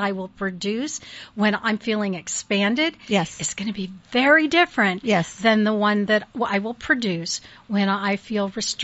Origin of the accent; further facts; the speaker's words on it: Erie, Pennsylvania, United States; And I always, I grew up in Erie, Pennsylvania.